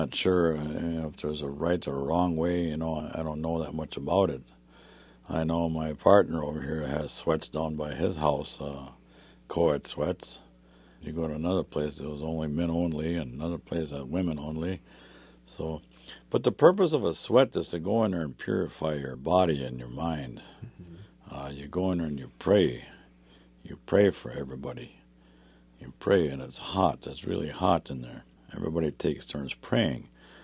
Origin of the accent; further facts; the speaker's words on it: Minnesota, United States; like I grew up on the Wisconsin border on the Minnesota side, Minnesota-Wisconsin border on the Minnesota side, and a lot of our people kept heading west.